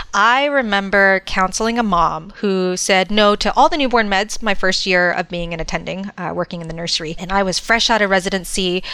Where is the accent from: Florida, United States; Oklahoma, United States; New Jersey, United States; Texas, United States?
Texas, United States; Houston; now in California, United States; I am a Texas native, born and raised in Houston, but I live in California now, mostly because I love being in the mountains.